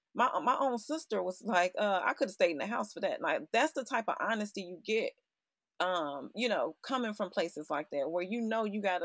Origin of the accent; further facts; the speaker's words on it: Chicago, Illinois, United States; I'm from Chicago. I actually started in LA, but I had to go improve myself.